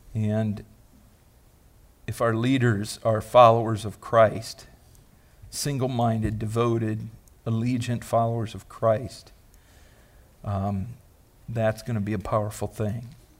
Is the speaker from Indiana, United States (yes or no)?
no; Ohio, United States; For those of you who are new to our fellowship, I'm from Ohio, so...